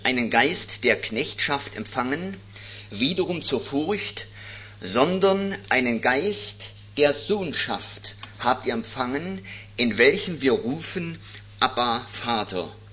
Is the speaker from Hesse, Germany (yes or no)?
no; Hormersdorf, Saxony, Germany; Ich komme aus Hormersdorf im Erzgebirge. Das ist ein ganz kleines Kuhnest. Ist nicht immer auf der Landkarte zu finden.